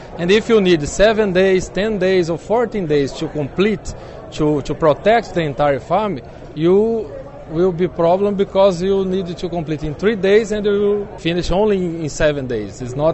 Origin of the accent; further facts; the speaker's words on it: Brazil; English is a second language; I am from Brazil.